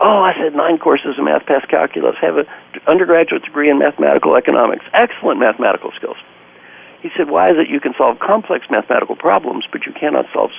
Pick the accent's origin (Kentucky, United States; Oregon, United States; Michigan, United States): Kentucky, United States; Valley Station; I said, I'm from Valley Station, Kentucky. I thought the F word was the adjective that preceded all nouns.